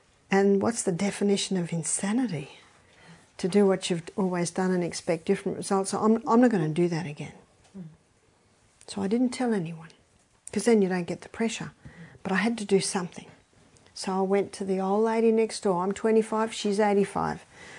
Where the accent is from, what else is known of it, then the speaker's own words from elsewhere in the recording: Australia; I'm Australian. This is Scotland.